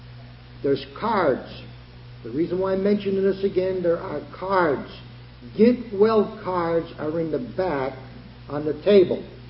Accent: Vermont, United States; Originally I'm from the Green Mountain, the Blue Mountain State, the Green Mountain State, Vermont.

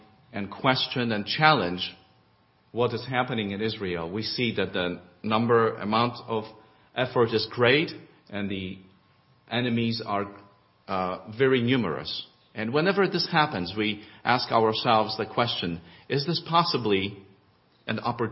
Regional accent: Poland; When I was growing up in Poland, and as a child, I liked to watch television.

